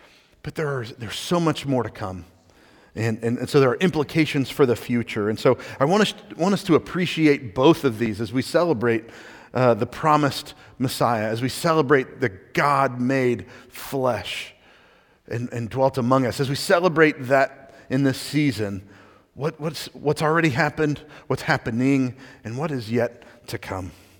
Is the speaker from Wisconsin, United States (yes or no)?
no; Texas, United States; because I'm a Texan